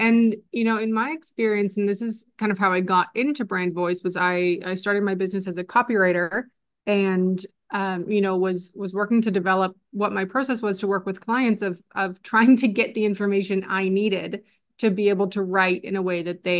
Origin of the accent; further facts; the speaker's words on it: Canada; now in United States; I live in the States and I'm Canadian.